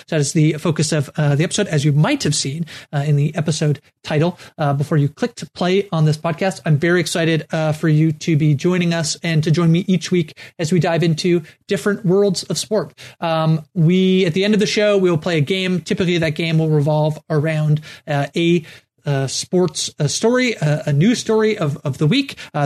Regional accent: Canada; I will say I'm a Canadian, Lindsay. So I'm a little bit, we do not have much of a college sports culture up here.

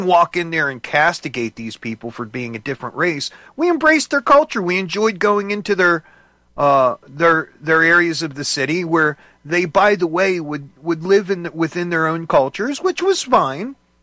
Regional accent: New Jersey, United States; I mean, I grew up in the Jersey area, going to Philly, and the very interesting thing about Philly is that you had sections.

